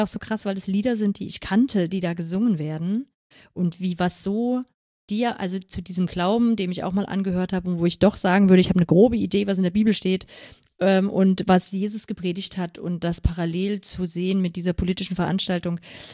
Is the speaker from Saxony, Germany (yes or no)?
yes; Saxony, Germany; Ja, aber ich komme aus Sachsen.